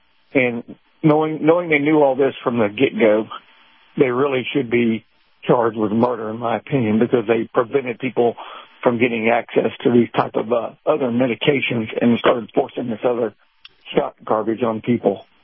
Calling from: Valdosta, Georgia, United States; I'm near Valdosta, Georgia.

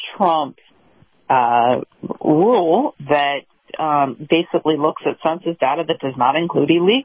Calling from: St. Petersburg, Florida, United States; Good morning, Captain, and I'm calling in from St. Petersburg, in case you're wondering.

